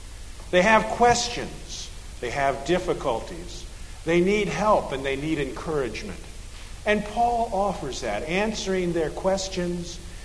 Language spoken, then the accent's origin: English; Washington, District of Columbia, United States; four of us were born and raised in Washington, D.C.